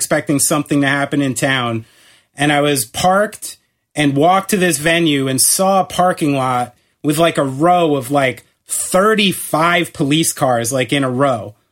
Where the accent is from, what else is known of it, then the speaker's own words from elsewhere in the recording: New Jersey, United States; hey, we're from New Jersey.